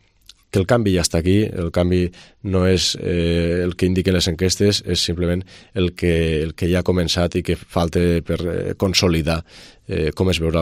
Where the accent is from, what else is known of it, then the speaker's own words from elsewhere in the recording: Pontons, Catalonia, Spain; a Pontons, al meu poble.